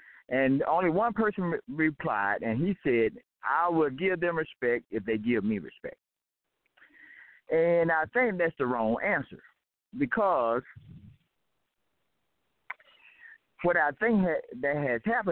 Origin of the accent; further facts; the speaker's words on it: Atlanta, Georgia, United States; I come from Atlanta